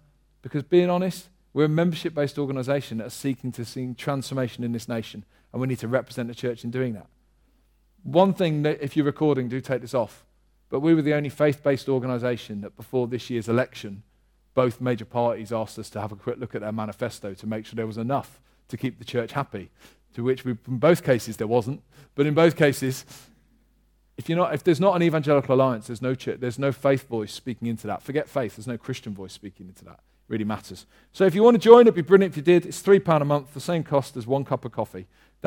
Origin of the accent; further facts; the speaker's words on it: London, United Kingdom; I grew up in South London, so it's like coming home, except this is a bit far out.